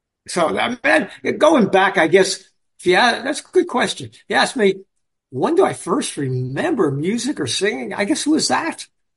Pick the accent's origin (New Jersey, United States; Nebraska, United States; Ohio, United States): New Jersey, United States; I grew up in New Jersey, and every summer we go to the Catskill Mountains, known as the Borscht Belt back then.